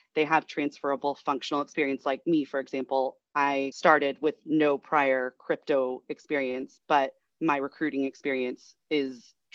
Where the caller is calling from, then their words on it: San Diego, California, United States; I am tuning in from San Diego.